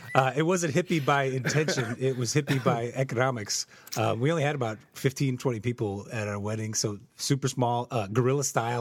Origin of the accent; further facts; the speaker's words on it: Chicago, Illinois, United States; I grew up in Chicago as a Chicago Cubs fan.